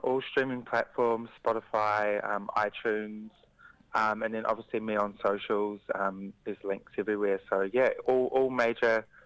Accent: Whanganui, Manawatū-Whanganui, New Zealand; this whole body of work was made in Whanganui, which is my hometown, which is really special to me.

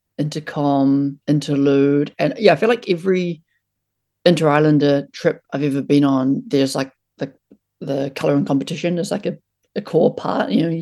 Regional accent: New Zealand; it just makes me think about growing up in Aotearoa.

